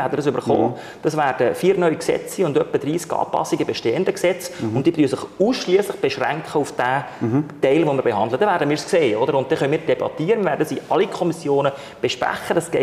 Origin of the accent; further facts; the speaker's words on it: Switzerland; Wir als Schweizer können doch nicht in Brüssel sagen, was sie machen sollen oder nicht.